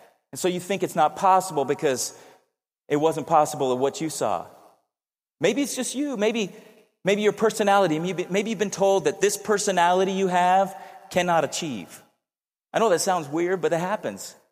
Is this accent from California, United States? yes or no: yes; San Diego, California, United States; Even though I grew up in San Diego and grew up around a lot of different cultures